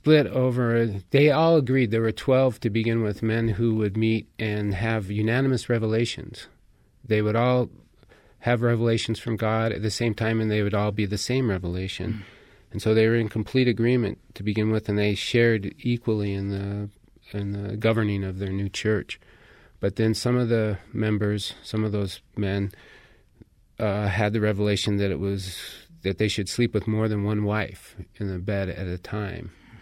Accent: Salt Lake City, Utah, United States; And that's something I've seen in growing up in Salt Lake.

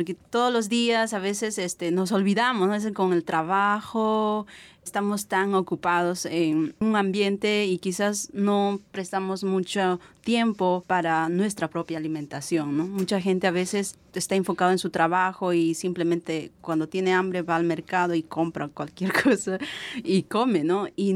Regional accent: Peru; la diferencia que he visto, por ejemplo, en mi país es que las comidas chatarras que lo llamamos

